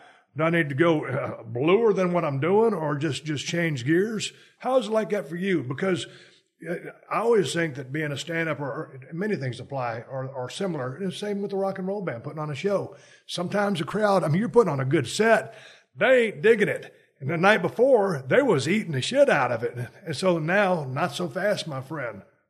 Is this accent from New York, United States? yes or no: no; Texas, United States; we're the same age and I grew up in South Texas and wrestling was very regional back in the day.